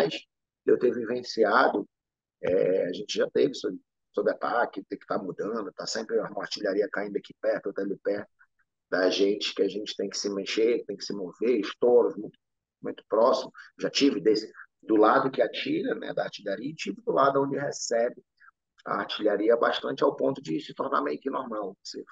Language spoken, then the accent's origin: Portuguese; Russia; Portuguese is a second language; now in Ukraine; eu me considero ucraniano, mas sou russo, nasci na Rússia, me criei lá, vim para cá depois, moro aqui há 20 e tantos anos.